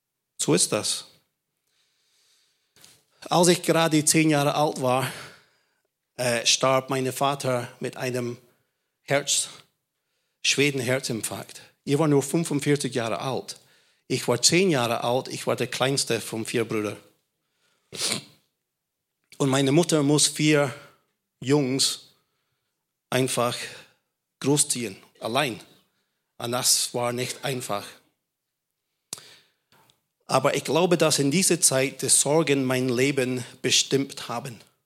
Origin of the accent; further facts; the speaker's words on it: Scotland, United Kingdom; German is a second language; Ich bin im Schottland aufgewachsen.